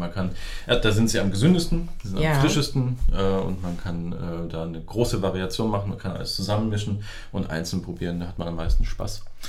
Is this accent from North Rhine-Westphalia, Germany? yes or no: no; Kassel, Hesse, Germany; born there; mein gebürtig komme ich aus Kassel